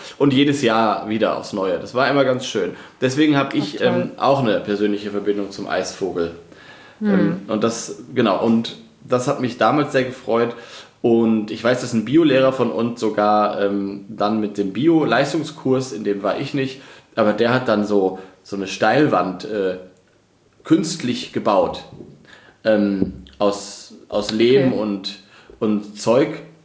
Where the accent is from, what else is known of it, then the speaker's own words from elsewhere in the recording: Lower Saxony, Germany; komme ich ja aus dem Dorf in Niedersachsen, bin aber in Osnabrück zur Schule gegangen. Das ist keine riesengroße Stadt, aber es ist eine Unistadt, 170.000 Einwohner